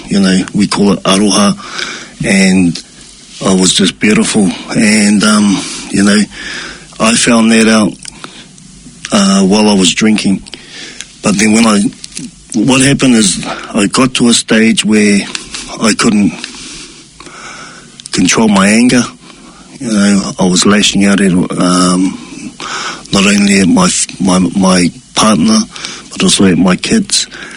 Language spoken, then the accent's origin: English; Auckland, New Zealand; I was brought up in South Auckland, so I had a lot of good friends that were of Samoan and Tongan descent, and they were my neighbours